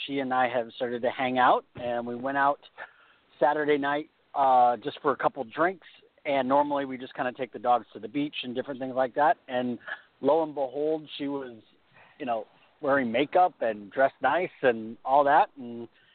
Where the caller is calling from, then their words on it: California, United States; My question, I'm in California